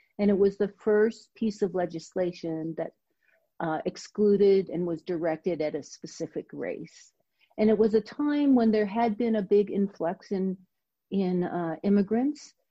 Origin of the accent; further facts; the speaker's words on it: San Francisco, California, United States; my parents are both Chinese. So I'm Chinese American, but was born and raised in San Francisco.